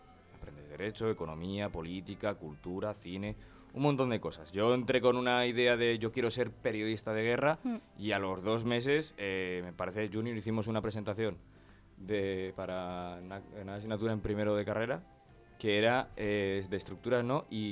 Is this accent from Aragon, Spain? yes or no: yes; Aragon, Spain; Yo me volví a casa con mis padres, a Zaragoza. No encontraba trabajo por ningún lado. Yo me fui de repente a trabajar a mi pueblo, en el Pirineo Aragonés